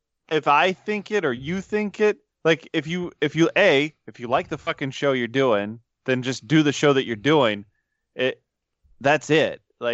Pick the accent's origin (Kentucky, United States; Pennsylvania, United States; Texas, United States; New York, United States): Kentucky, United States; I'm not even a Northeast guy. Like I grew up in Kentucky.